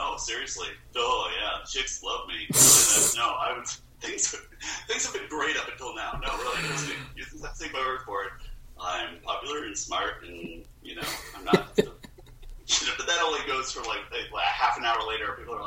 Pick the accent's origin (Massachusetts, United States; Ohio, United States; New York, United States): Massachusetts, United States; moved away; Like I said before, I grew up in Massachusetts, and I came out here to the Midwest